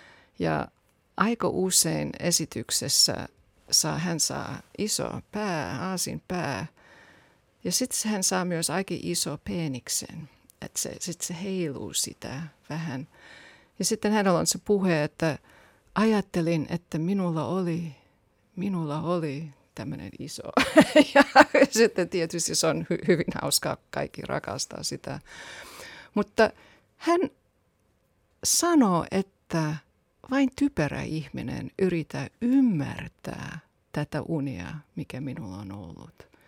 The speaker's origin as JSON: {"language": "Finnish", "country": "United States", "second_language": "Finnish", "moved": "yes", "lives_now": "Finland", "said": "Silloin kun mä muutin Suomeen vuonna 1993 ja yritin oppia suomea, minulle sanottiin, mä oon amerikkalainen"}